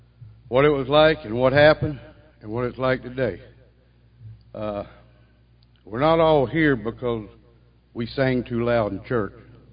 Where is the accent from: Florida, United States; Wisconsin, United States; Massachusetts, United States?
Florida, United States; Havana; I was born in North Florida, raised up in a little town called Havana, Florida. That's just north out of Tallahassee, about 12 miles from Georgia.